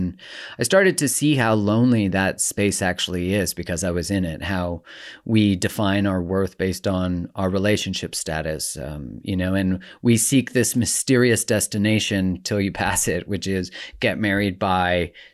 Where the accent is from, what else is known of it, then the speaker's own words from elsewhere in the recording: Canada; I grew up in Canada